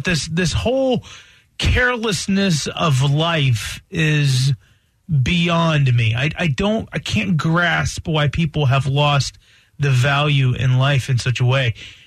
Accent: the South, United States; growing up in the South, I had my hands on, like, rifles at a pretty young age because you would use that for hunting

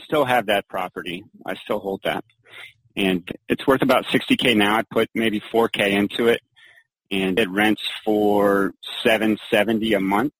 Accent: Orlando, Florida, United States; My dad was a single family real estate developer, and I grew up in Orlando

